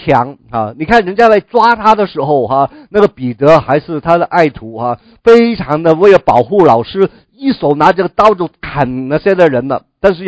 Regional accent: China; 但是我们中国人更明白这一点啊

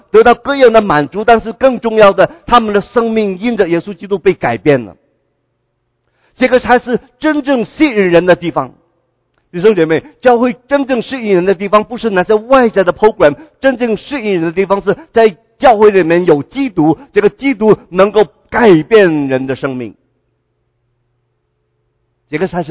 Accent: Guangdong, China; 你就知道我是广东人吗？

